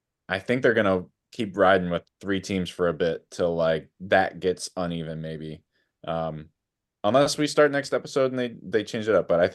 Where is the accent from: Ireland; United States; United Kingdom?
United States; New Jersey; As you may know, this is my home state and I live near Hoboken.